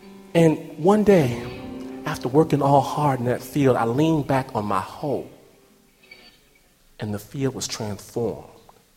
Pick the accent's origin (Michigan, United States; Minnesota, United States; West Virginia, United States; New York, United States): Michigan, United States; Detroit; I'm from Detroit.